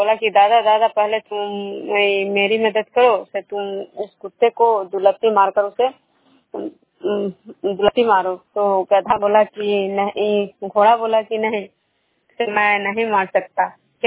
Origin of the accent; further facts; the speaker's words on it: Khujra, Bihar, India; मैं विष्णु ग्राम खुजरा पंचायत नालंदा जिला नगर नवसा प्रखंड के निवासी हूँ।